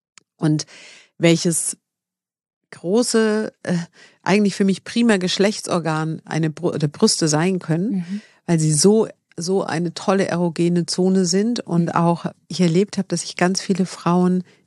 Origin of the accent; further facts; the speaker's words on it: Bavaria, Germany; ich komme aus Bayern, deswegen sagen wir Fasching